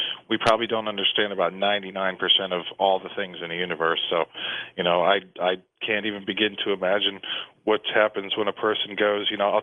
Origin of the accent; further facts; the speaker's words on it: Easton, Pennsylvania, United States; An asteroid hit my hometown of Allentown, Pennsylvania, which is, you know, I'm from Easton, Pennsylvania, the home of Larry Holmes, and Allentown's only about 15 miles away